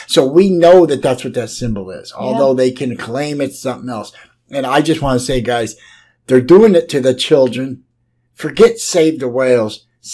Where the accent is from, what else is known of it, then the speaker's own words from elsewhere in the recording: United States; I've just felt so safe growing up in the United States